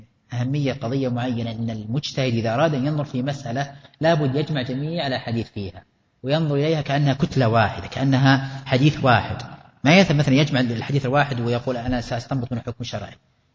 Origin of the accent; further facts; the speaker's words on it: Najd, Saudi Arabia; ما أدري عندنا في نجد، ما أدري في الأماكن الأخرى